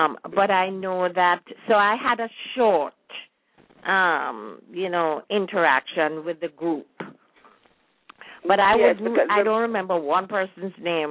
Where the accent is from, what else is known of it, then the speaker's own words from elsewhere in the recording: Kingston, Kingston Parish, Jamaica; And I'm a Kingstonian. I was born and raised in Kingston.